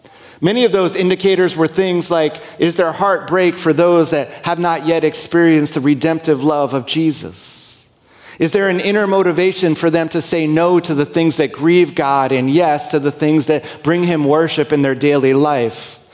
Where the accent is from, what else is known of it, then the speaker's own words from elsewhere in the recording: New Jersey, United States; one of the things Brian and I share in common is I grew up in New Jersey